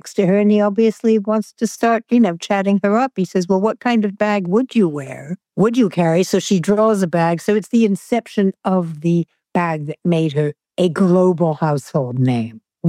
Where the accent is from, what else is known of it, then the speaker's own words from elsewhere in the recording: United States; When I got to French Vogue as an American who hadn't had anything really to do with fashion for years